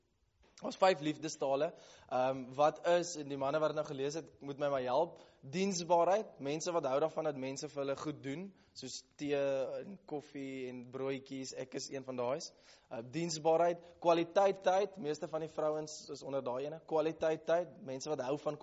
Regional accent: Paarl, Western Cape, South Africa; ek kom van die Parel af.

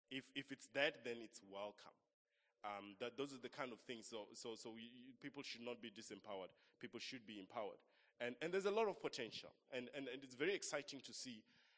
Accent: Limpopo, South Africa; now in Cape Town, South Africa; We're all here in Cape Town. I said, well, I could be called an economic refugee because I'm from Limpopo. So I'm here to work as well.

